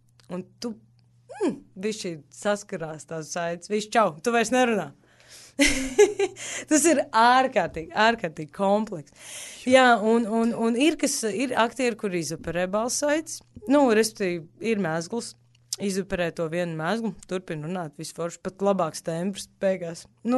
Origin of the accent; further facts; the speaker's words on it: Riga, Latvia; also born or lived in Kurzeme; es dzimu Rīgā, augu arī Rīgā un arī daļas līdz 12 gadiem vasaras augu laukos, Kurzemē, Jaunutriņos